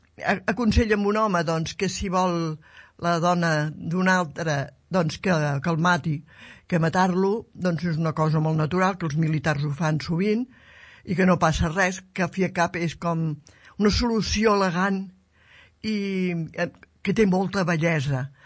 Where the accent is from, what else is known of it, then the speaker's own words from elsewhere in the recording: Manresa, Catalonia, Spain; Sí, oi? Sí. El meu poble, sí.